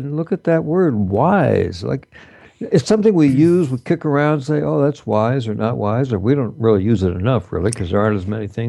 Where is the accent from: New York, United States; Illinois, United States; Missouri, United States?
Missouri, United States; when I grew up in Missouri, we didn't say why or what. We said what, why.